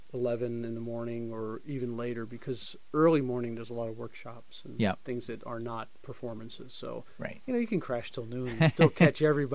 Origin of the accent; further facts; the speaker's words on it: Philadelphia, Pennsylvania, United States; Born and raised in Philadelphia in a neighborhood called Gray's Ferry